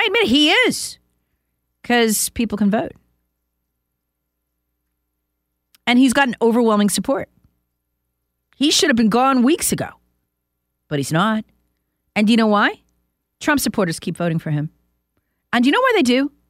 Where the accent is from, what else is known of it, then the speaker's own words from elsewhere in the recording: United States; That we are here. We are American. We are a part of the culture.